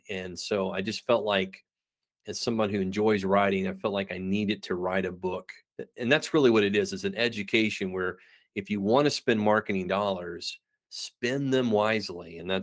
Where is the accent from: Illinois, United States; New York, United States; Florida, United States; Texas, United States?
Texas, United States; Waco; Yeah, so I grew up in the Texas area. I grew up actually in Waco, Texas, and that might be a city that people are familiar